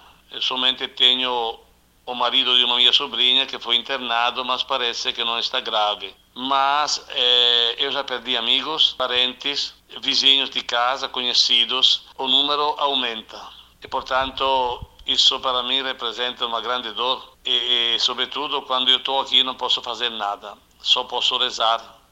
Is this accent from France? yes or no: no; Bergamo, Lombardy, Italy; relatar a situação da minha terra lá na Itália, principalmente no norte e na cidade de Bergamo, onde mora a minha família